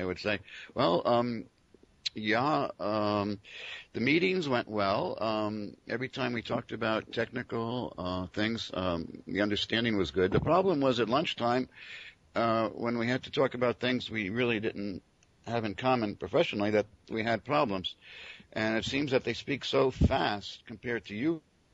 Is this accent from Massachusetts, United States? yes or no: no; New Jersey, United States; now in France; I'm originally from New Jersey, USA. I first came to France in 1966, and then in 76 I came more or less permanently and created a language school in the south of France.